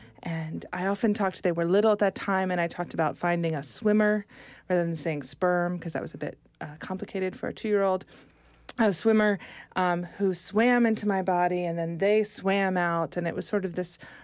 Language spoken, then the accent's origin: English; Virginia, United States; which I thought was funny because I'm from Virginia and I often try to run away from Virginia.